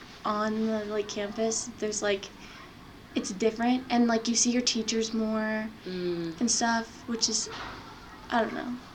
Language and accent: English; Minnesota, United States; I grew up in Minnesota. I've lived here my whole life, so I really only knew about Minnesota.